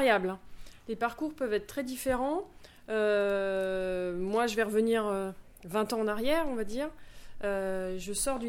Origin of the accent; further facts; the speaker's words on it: Centre-Val de Loire, France; Moi, je suis originaire du Loir-et-Cher, donc voilà, je connaissais la Berry, mais sans plus.